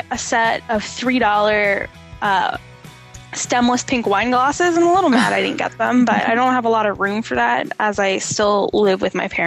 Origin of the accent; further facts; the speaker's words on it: Canada; I didn't get that commercial being Canadian